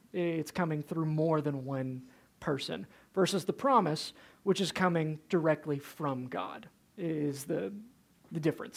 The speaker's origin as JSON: {"language": "English", "region": "Georgia", "country": "United States", "tie": "born or raised there", "said": "I grew up in the Bible Belt in North Georgia, and I guess Middle Georgia."}